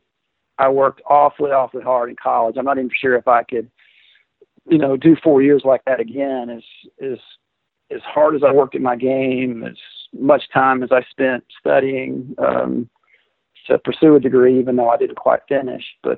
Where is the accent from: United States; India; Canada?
United States; Abilene, Texas; See, I grew up in Abilene, like I mentioned, and I worked for Charles Coody at Fairway Oaks Golf and Racquet Club in the bag room